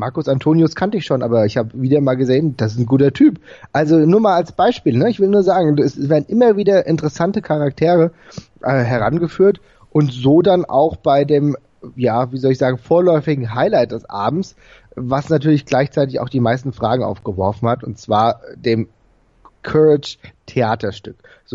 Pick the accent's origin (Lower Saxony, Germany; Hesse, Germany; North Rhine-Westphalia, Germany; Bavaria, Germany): Hesse, Germany; Frankfurt; ich komme ja selbst aus Frankfurt